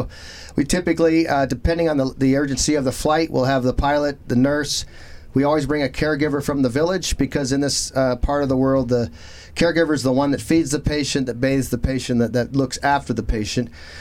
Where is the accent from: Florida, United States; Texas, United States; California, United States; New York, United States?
California, United States; I was a surfer from California, and we weren't getting million-dollar checks written to us very frequently